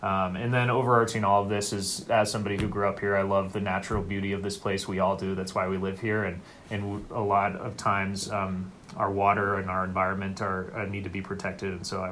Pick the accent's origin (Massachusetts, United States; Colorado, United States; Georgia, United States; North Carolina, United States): Colorado, United States; Steamboat Springs; I've lived in this district almost my entire life. I had the privilege of growing up in Steamboat Springs.